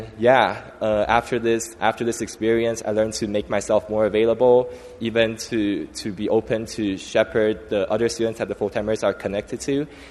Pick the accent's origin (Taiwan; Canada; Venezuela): Taiwan; now in United States; I didn't grow up in a church life. I grew up in Taiwan without a Christian background.